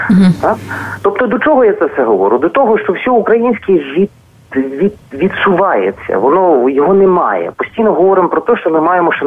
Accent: Vinnytsia Oblast, Ukraine; accent: Podillia; Як я сам з Вінницької мови.

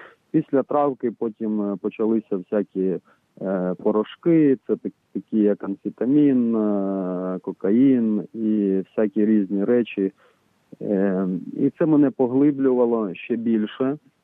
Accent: Nyzhni Sirohozy, Kherson Oblast, Ukraine; Я з Херсонської області, з село Нижні Сірогози.

